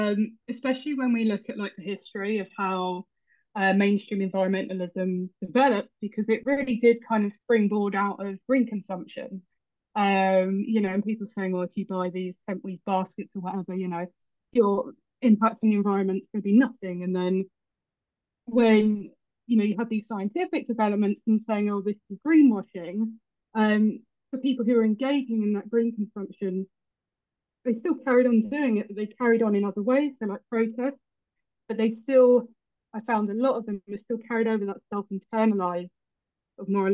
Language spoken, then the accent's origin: English; London, United Kingdom; I'm from Northwest London, we're a bit sweary.